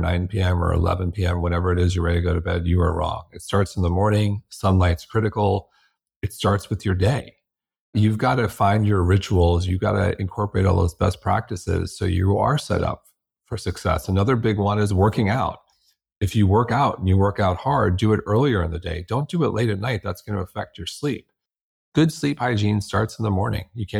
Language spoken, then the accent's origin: English; Manhasset, New York, United States; I lived in a town where that was part of the culture. I grew up in Manhasset, Long Island.